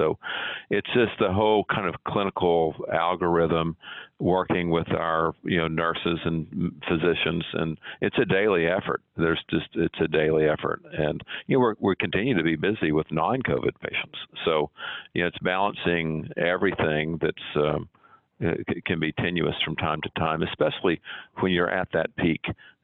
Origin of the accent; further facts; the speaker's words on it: Lubbock, Texas, United States; I'm from Lubbock, Texas. Yeah, I grew up in West Texas.